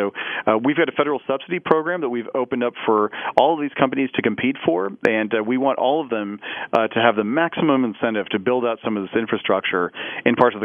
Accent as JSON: {"language": "English", "town": "Parsons", "region": "Kansas", "country": "United States", "tie": "born or raised there", "said": "even my hometown of Parsons, Kansas, that a lot of rural areas are being left behind."}